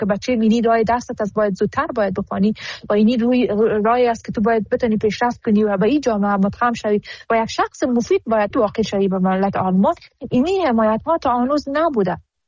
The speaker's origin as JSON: {"language": "Persian", "country": "Afghanistan", "lives_now": "Germany", "said": "ما حمایت همه افغانهای ما را ضرورت داریم و خودم یک قدر از خودمان به بدنم باشه به خاطر وطندارم، وطنم دریغ نمیکنم."}